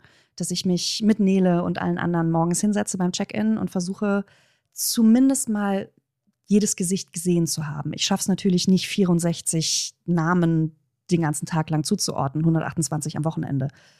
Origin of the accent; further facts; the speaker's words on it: North Rhine-Westphalia, Germany; ich bin selber auch Rheinländerin.